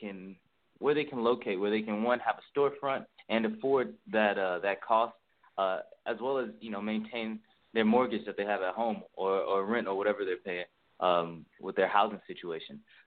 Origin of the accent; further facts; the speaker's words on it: Macon, Georgia, United States; I'm from Macon, Georgia. I'm a native here. I love Macon.